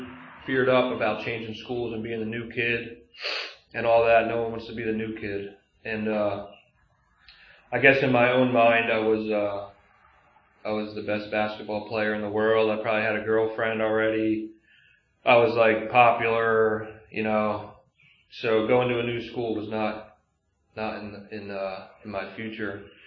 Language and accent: English; Nazareth, Pennsylvania, United States; I grew up not far from here. I grew up in Nazareth, like half hour north of here.